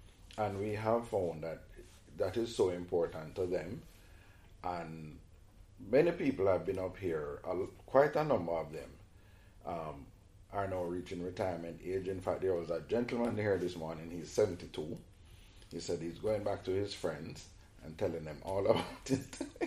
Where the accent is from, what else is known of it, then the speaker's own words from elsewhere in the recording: Jamaica; and when we growing up in Jamaica